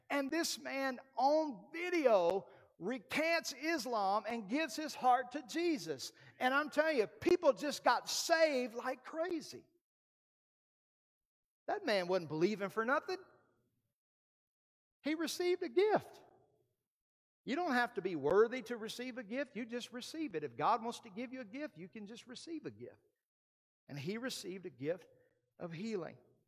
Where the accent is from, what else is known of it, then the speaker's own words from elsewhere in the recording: Arkansas, United States; now in Duncan, United States; When I was a youth pastor in Duncan, we came from South Arkansas. I'd never seen a prairie dog before.